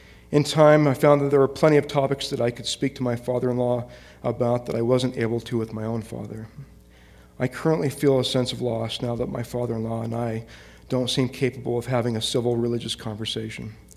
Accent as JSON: {"language": "English", "region": "Utah", "country": "United States", "tie": "born or raised there", "said": "At church, I bumped into an acquaintance from my hometown in Utah."}